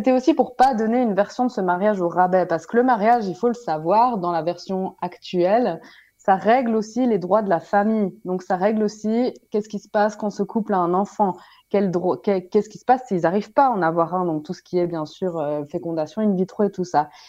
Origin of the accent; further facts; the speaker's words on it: Switzerland; Chez nous, en Suisse, on a une espèce de parodie de mariage qui s'appelle le Pax.